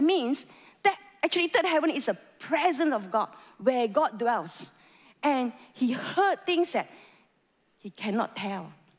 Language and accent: English; Malaysia; I am a Malaysian, I'm going to try to read the Hebrew words to you